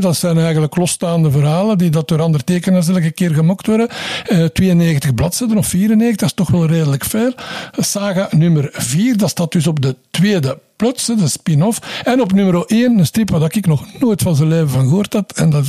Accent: Belgium; Ja, maar ik blijf een Belg, hè.

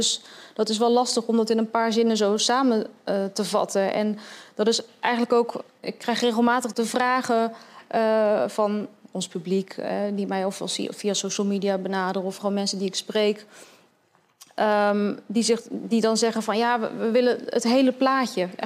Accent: Netherlands; wij zijn journalisten uit Nederland, mijn cameraman is ook een Nederlander

